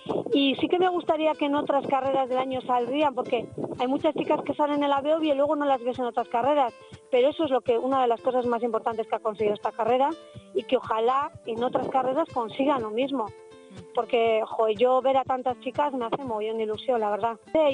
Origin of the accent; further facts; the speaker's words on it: Andoain, Basque Country, Spain; justo en San Juanes, que eran fiestas de mi pueblo, de Anduin